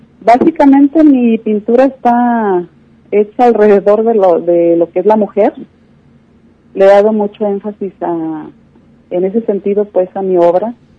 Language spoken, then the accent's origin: Spanish; Autlán de Navarro, Jalisco, Mexico; born there; yo nací obviamente en Autlán de Navarro, Jalisco, en el año 65